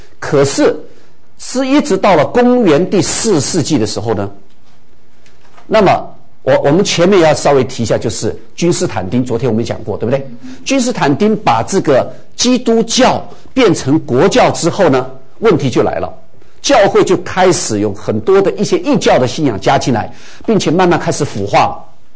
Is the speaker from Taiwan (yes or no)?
yes; Taiwan; 其实我现在已经尽量不讲台语了哈